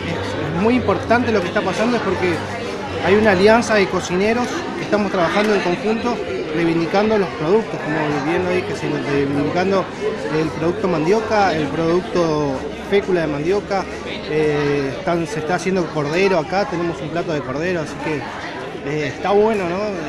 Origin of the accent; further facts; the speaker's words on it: Apóstoles, Misiones, Argentina; now in Buenos Aires, Argentina; soy de Apóstoles. Hace 18 años que vivo en Buenos Aires. Hago cocina misionera en Buenos Aires.